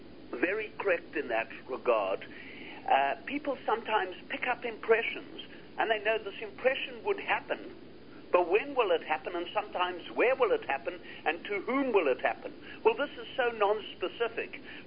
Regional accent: Seattle, Washington, United States; When we talk about the word Seattle, it's interesting because I come from Seattle

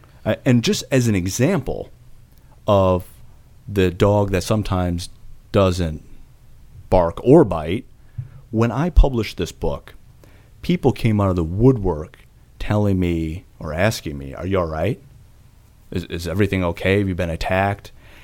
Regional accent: United States; it's okay to act in your own interest as an American.

